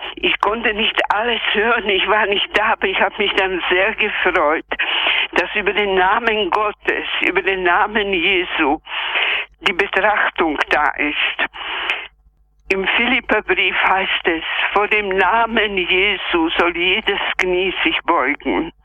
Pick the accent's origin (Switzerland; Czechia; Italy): Czechia; moved away; Und vielleicht noch die Erfahrungen aus meiner alten Heimat. Ich komme aus Tschechien, in der Nähe von Schlesien geboren.